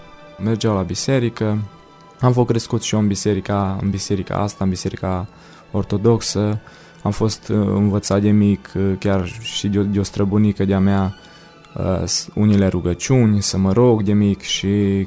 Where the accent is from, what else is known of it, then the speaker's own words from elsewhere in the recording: Motru, Gorj County, Romania; born there; now in Stâna, Romania; am 29 de ani, m-am născut în Motru Gorj, dar locuiesc în Stâna, județul Salaj, provin dintr-o familie de ortodoxi.